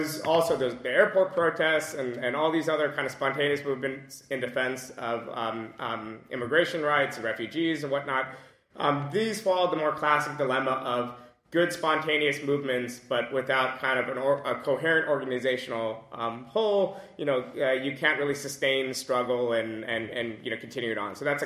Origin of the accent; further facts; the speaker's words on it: New York, United States; I grew up in New York, and I have a lot of friends from Queens who kind of have some Trumpism.